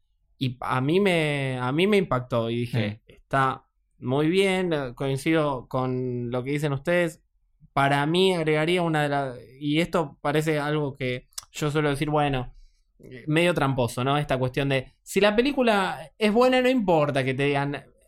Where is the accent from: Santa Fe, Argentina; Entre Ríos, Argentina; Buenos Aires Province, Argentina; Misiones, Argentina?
Buenos Aires Province, Argentina; Avellaneda; yo soy de Avellaneda